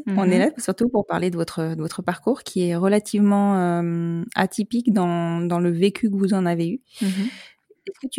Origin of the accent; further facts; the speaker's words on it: Bordeaux, Nouvelle-Aquitaine, France; Je suis de Bordeaux, moi.